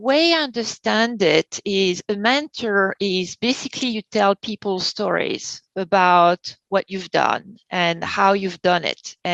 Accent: France; And, you know, as I'm from France, I never went to school in the US.

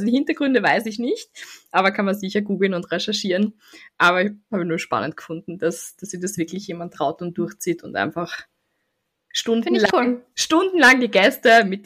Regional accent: Styria, Austria; Als Steirerin muss ich das trinken.

